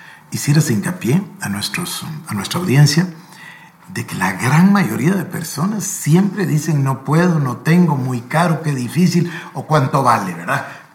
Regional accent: Guatemala; aquí en Guatemala, pues obvio, somos guatemaltecos

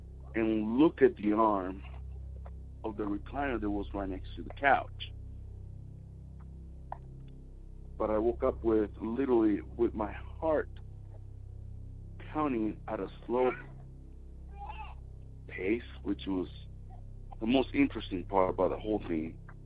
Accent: Venezuela; now in United States; 20 years ago, exactly 20 years ago, not to the date, but close to the month, I moved to the United States from Venezuela, a country down in South America.

